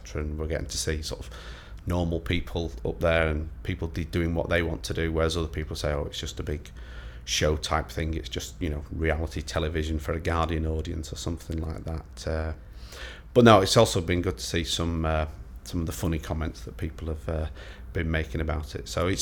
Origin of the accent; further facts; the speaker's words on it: Warrington, North West England, United Kingdom; I was born on the 8th of October 1968 and I'm from Warrington, Cheshire.